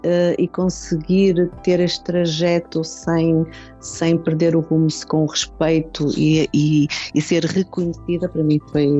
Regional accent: Vizela, Braga, Portugal; eu sou de Vizela, portanto nesta zona, Vizela, Guimarães, Felgueiras, o forte é calçado e têxtil

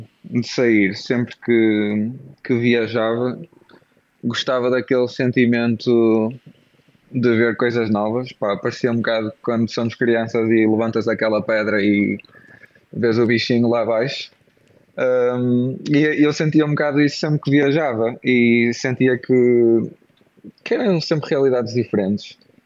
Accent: Portugal; moved away as an adult; now in Netherlands; eu acho que saí de Portugal por volta de 3 de outubro, por isso fez agora mesmo um aninho.

